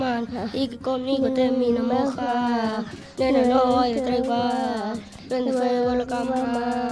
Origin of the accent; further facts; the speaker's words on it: Argentina; De Argentina.